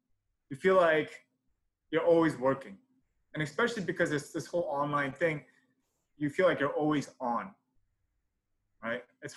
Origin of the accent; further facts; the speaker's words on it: New York, United States; But I'm originally from New York.